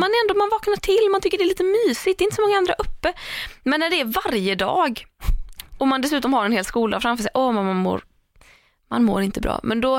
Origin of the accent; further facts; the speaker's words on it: Hult, Västra Götaland County, Sweden; skulle jag ta Hult där jag är ifrån, där går ju inte bussen alltid.